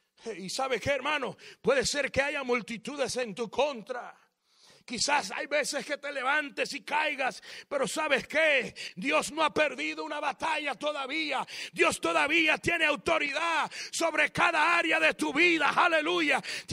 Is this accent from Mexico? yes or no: no; Florida, Camagüey, Cuba; mi país natal, Florida, Camagüey, Cuba.